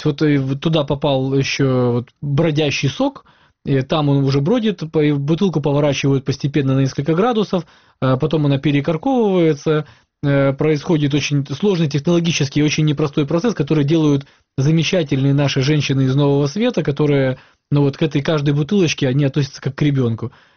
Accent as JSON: {"language": "Russian", "region": "Crimea", "country": "Ukraine", "said": "Я это, как крымчанин, вот присягаю, что это так."}